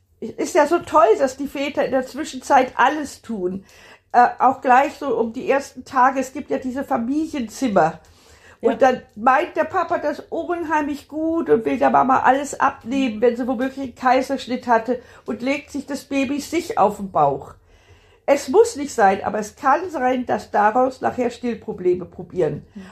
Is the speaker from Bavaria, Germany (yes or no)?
yes; Bavaria, Germany; wie man bei uns in Bayern sagt.